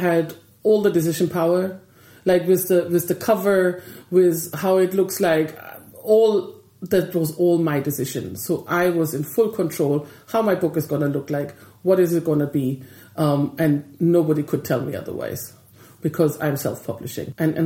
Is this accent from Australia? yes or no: no; Bavaria, Germany; moved away; growing up in Bavaria in the mountains, walking and long walks were always within the family.